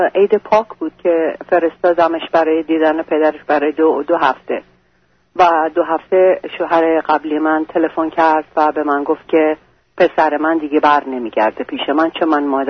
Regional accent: Iran; moved away as an adult; وقتی که از ایران اومدم بیرون

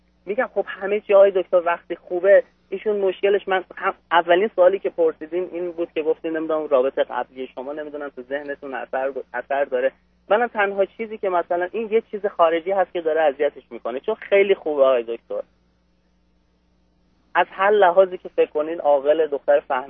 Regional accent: Iran; ما ایرانی هستیم

